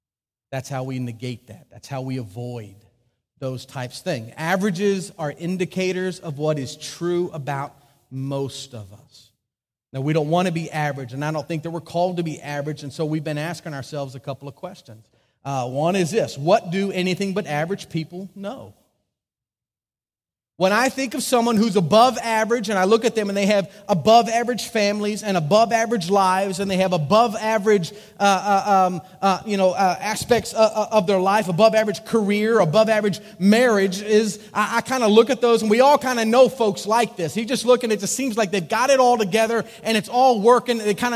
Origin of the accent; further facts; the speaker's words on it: the South, United States; So I'm not an average American today, folks. I'm a Southerner.